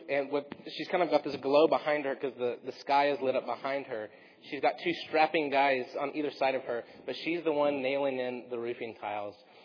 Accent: Longview, United States; he's from Longview, my hometown

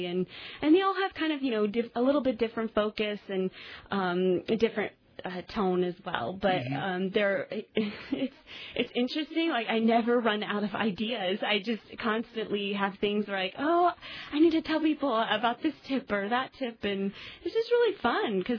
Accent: Sioux City, Iowa, United States; My first job was in my hometown of Sioux City, Iowa

